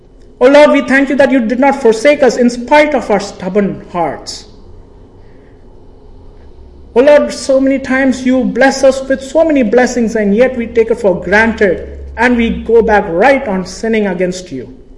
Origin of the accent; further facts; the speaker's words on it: Parur, Kerala, India; He came to my hometown, and he met my great-grandfather, and my great-grandfather was one of the converts in the church that was established in my hometown back in Parur.